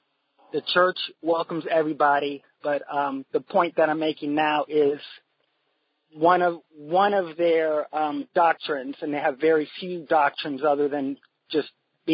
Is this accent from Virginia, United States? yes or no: yes; Richmond, Virginia, United States; But I am from Richmond, Virginia. That was the capital of the Confederacy, and we're about an hour's drive away from Charlottesville, Virginia.